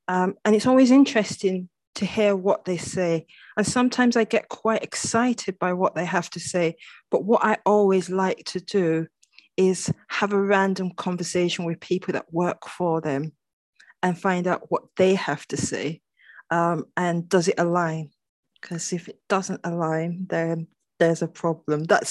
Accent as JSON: {"language": "English", "region": "England", "country": "United Kingdom", "tie": "born there", "said": "I was born in England. My parents are Nigerian."}